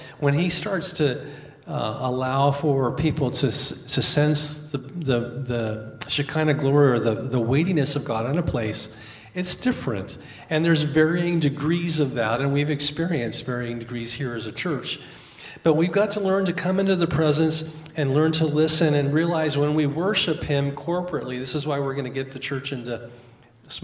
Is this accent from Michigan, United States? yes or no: no; Oregon, United States; I grew up on the Oregon coast where most of my friends' dads were loggers, longshoremen, or fishermen, or they worked in a mill.